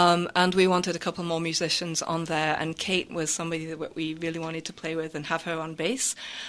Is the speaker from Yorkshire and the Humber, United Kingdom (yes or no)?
yes; Leeds, Yorkshire and the Humber, United Kingdom; I'm from Leeds in the great county of Yorkshire.